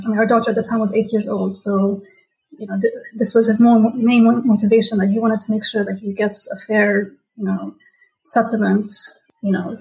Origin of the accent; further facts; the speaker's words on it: London, United Kingdom; also born or lived in Los Angeles; my parents are living in London, and it just made more sense, you know. I mean, I grew up in London as well